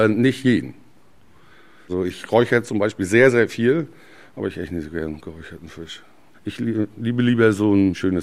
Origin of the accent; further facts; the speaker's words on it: Neuhaus, Lower Saxony, Germany; Ich bin gebürtiger, einer der letzten gebürtigen, echten Neuhauser. Ich bin in Neuhaus geboren.